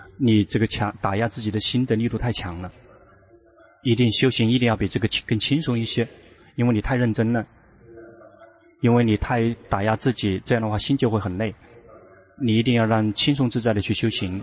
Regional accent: Thailand; Chinese is a second language; 中国人跟泰国人不同，我们泰国人拿到话筒害怕，就会紧张

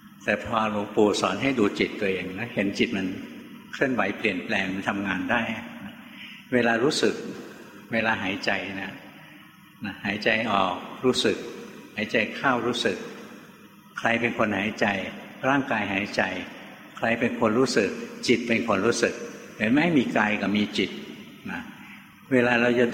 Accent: Bangkok, Thailand; หลวงพ่อเป็นคนกรุงเทพเกิดกรุงเทพโตในกรุงเทพเรียนหนังสือในกรุงเทพทำงานอยู่ในกรุงเทพ

